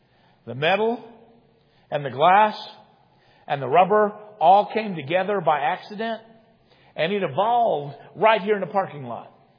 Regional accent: Indianapolis, Indiana, United States; born or raised there

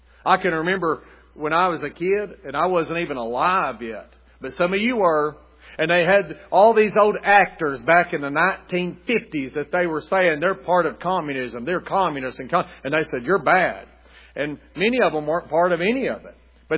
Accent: United States; I'm just telling you that I'm an American. I'm thankful for our way of life.

